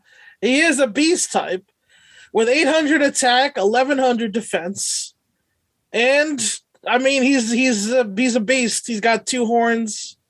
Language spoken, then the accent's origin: English; New Jersey, United States; born there; How'd you know I was born in New Jersey?